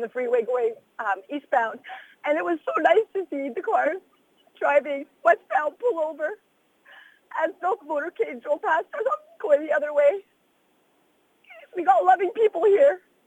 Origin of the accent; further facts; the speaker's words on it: Abbotsford, British Columbia, Canada; yes, I'm from Abbotsford